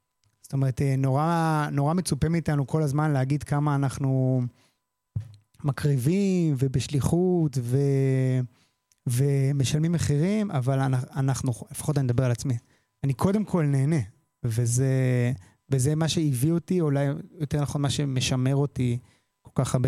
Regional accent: Modi'in-Maccabim-Re'ut, Central District, Israel; אני גדלתי במכבים רעות, ולמדתי בבית ספר בתיכון ברעות.

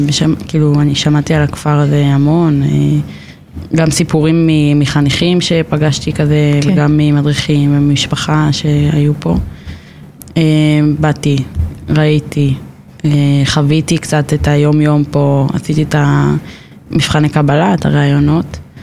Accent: Tiberias, Northern District, Israel; אני במקור מטבריה.

